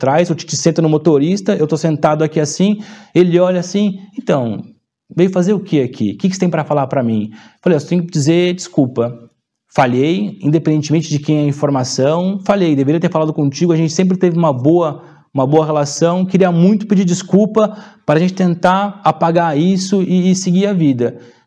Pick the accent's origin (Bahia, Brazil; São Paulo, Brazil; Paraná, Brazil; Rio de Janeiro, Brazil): São Paulo, Brazil; E eu sou de São Paulo